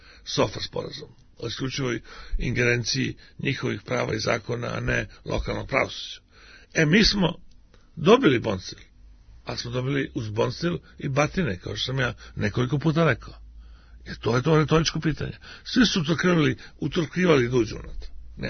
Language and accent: Serbian; Prizren, Prizren District, Kosovo; born there; Ja sam rođen u Prizrenu.